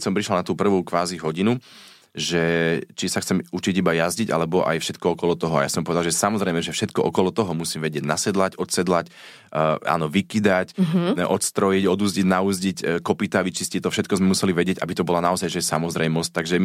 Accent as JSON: {"language": "Slovak", "town": "Štefanov", "region": "Trnava Region", "country": "Slovakia", "said": "U nás v dedine v Štefanove"}